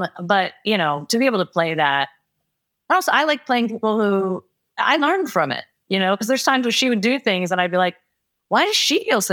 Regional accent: New York, United States; I want to live in New York. I'm a New Yorker. My kids are New Yorkers.

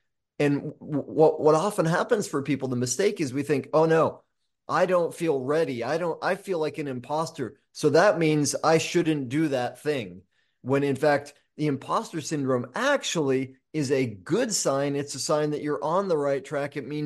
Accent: Maine, United States; Well, I was born in Maine, full-blooded maniac.

